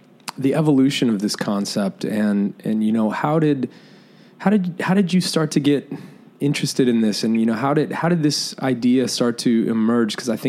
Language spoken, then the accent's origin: English; Wausau, Wisconsin, United States; born there; also born or lived in Green Bay; I was born in Wausau, lived in Green Bay.